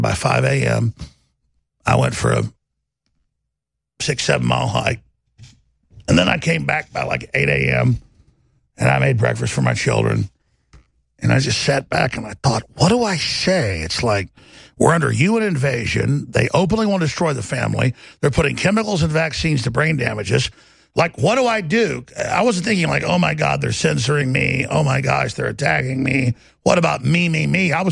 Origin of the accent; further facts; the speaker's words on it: Texas, United States; I'm from Texas. A lot of folks brag they're fifth generation, sixth generation. I'm ninth generation.